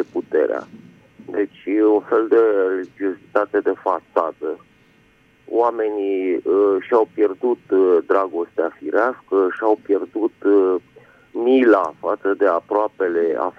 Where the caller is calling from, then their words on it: Bucharest, Romania; din București.